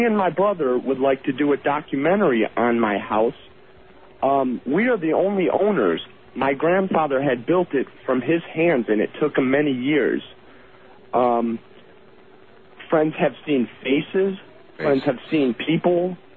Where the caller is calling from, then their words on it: Lorain, Ohio, United States; Yes, I am calling from Lorain, Ohio, which is about 30 miles west of Cleveland, and I'm listening to WTAM.